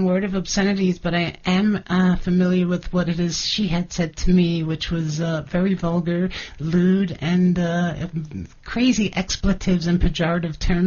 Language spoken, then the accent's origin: English; Philadelphia, Pennsylvania, United States; I'm from Uranus. It's a place in Philadelphia.